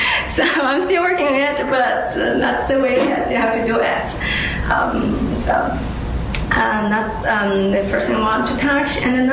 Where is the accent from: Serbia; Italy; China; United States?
China; English is a second language; I come from China.